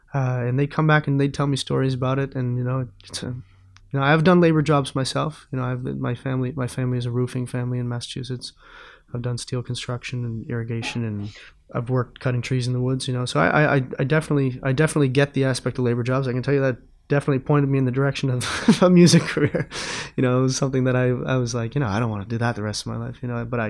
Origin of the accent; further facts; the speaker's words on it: Sydney, Nova Scotia, Canada; And when we saw those shut down, and then subsequently the steel factory in Sydney in my hometown shut down, and a lot of people were out of work very quickly